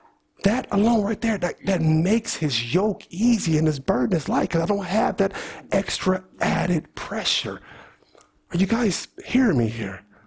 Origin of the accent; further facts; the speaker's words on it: Oakland, California, United States; Jesus, you remember, I'm from Oakland, Jesus. You're telling a guy from Oakland, Jesus, to turn the other cheek.